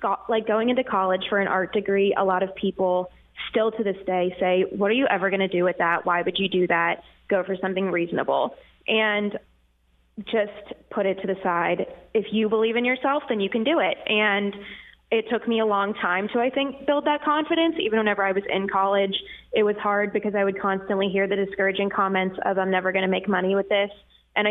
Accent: Hollidaysburg, Pennsylvania, United States; now in Patton, United States; Yes, I grew up in Hollidaysburg. I went to elementary school through high school there. I now live in Patton, Pennsylvania.

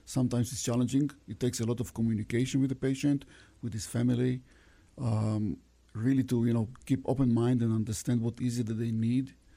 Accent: Israel; also born or lived in Ukraine; Well, yeah, I was born in Ukraine, grew up in Israel.

